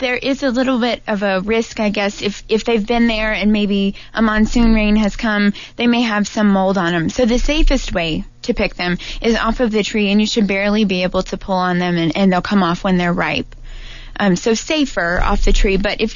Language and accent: English; Mississippi, United States; now in Tucson, United States; Yeah, I've only been in Tucson for 9 years, which I think actually makes me a native pretty soon, right?